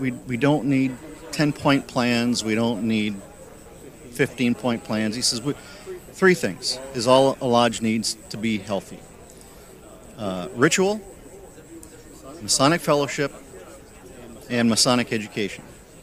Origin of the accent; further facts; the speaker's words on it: New England, United States; I grew up in New England, and every time we would go, you know, to the village square